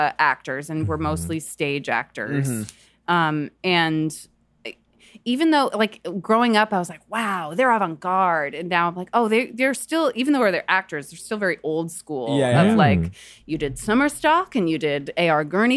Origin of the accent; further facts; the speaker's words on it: New York, United States; I grew up in the South Street Seaport in New York.